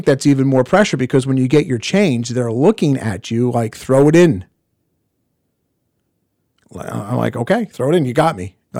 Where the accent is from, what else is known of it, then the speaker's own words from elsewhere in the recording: Northeast, United States; because I grew up in the Northeast where this exists.